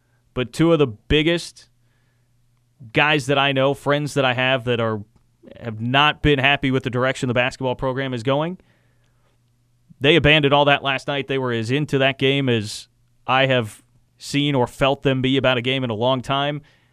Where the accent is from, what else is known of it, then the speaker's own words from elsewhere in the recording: Kansas City, Missouri, United States; I grew up in Kansas City. I hated all the Kansas fans that were around me all the time.